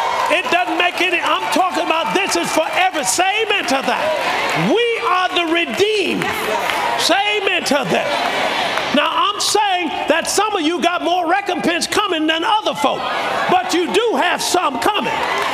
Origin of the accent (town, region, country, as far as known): Alabama, United States; born or raised there